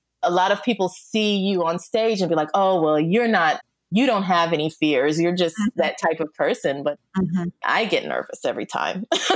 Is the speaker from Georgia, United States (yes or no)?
no; Texas, United States; growing up in Texas, in a small town in Texas, I was the only person of color in my entire elementary school and probably in my entire neighborhood.